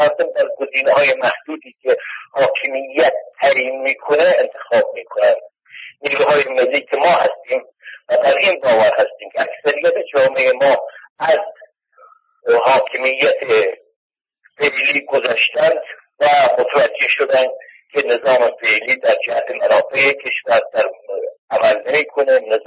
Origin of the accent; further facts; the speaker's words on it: Iran; من به عنوان یک ایرانی که ایران دوست دارم